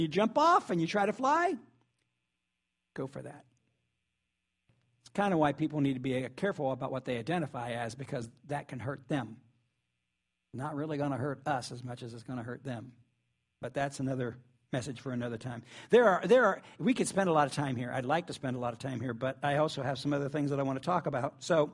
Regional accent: Ohio, United States; But I'm from Southern Ohio, not Ohio, Ohio.

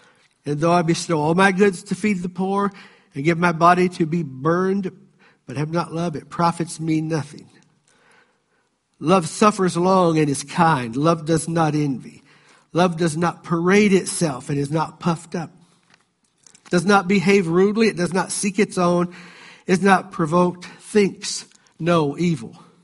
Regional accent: Appalachia, United States; I grew up in the Appalachian area where there's no version but this version.

